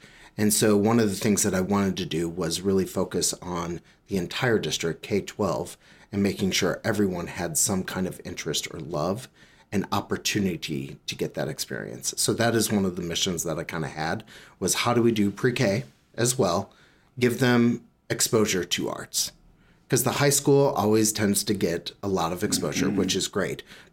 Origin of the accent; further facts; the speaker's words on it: St. Louis, Missouri, United States; So I grew up in the St. Louis suburbs. And then moved to Fayette, which is Central Methodist University, and really wanted to do education.